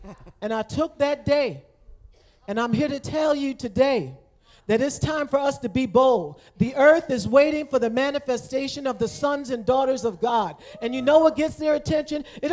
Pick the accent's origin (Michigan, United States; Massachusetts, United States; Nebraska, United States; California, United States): Michigan, United States; In my hometown back in Michigan, there's been a lot of things going on, and it literally knocked me off my feet.